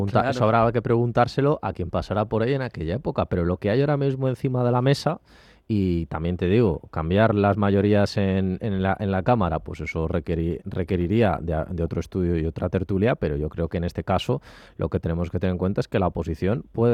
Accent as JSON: {"language": "Spanish", "country": "Spain", "lives_now": "Madrid, Spain", "said": "yo no lo digo como persona que vive en Madrid, esto lo digo como español"}